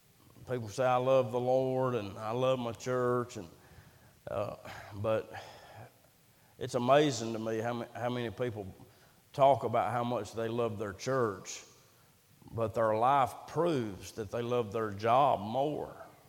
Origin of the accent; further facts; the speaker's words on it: United States; Now, I love America. I'm an American. I absolutely love this country.